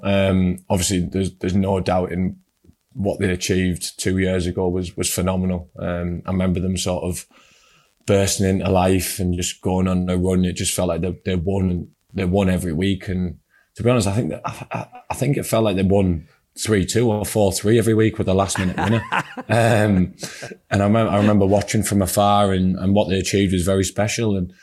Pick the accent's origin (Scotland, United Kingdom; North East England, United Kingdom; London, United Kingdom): North East England, United Kingdom; Middlesbrough; part of leaving my hometown club that I was captain of, which, as you know, Clem, meant a lot to me and does to anyone from Middlesbrough.